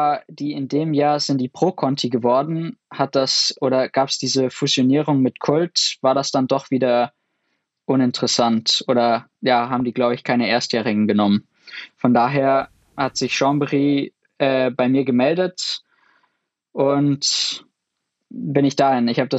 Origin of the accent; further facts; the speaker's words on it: United Kingdom; now in Germany; Ich bin sowohl Brite als auch Deutscher inzwischen, aber habe erst die deutsche Nationalität seit Ende 2013